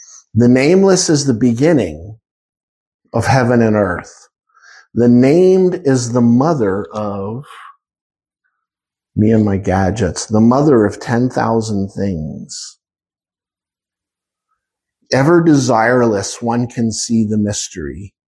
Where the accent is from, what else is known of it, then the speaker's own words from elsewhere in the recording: New Jersey, United States; maybe it's because I'm from New Jersey.